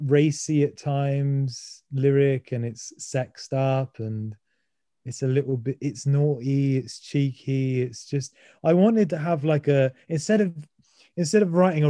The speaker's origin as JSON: {"language": "English", "country": "United Kingdom", "said": "But maybe that's because I'm British"}